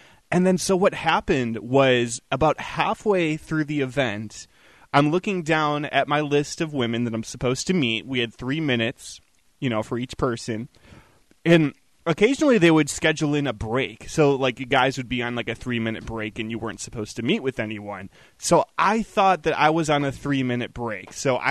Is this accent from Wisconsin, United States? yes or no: yes; Green Bay, Wisconsin, United States; once the word got out that I was from Green Bay, Wisconsin